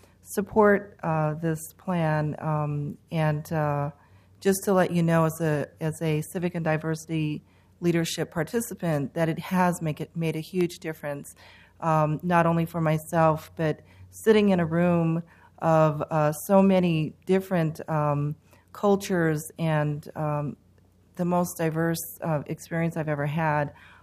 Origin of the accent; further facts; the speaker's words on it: South Korea; now in Portland, United States; I'm an immigrant from Korea, but 48-year resident of Portland